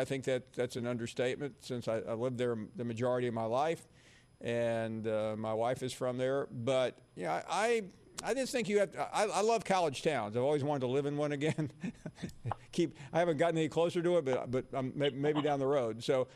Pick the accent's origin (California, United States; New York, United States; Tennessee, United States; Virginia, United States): Tennessee, United States; now in Alabama, United States; I grew up in Tennessee. I went to school in Knoxville. I've lived in Louisiana. I've spent most of my life in Alabama.